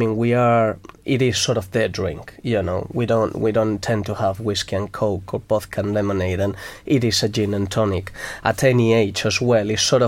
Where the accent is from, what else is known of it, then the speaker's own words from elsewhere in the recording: Madrid, Community of Madrid, Spain; English is a second language; I am from Madrid, and in Spain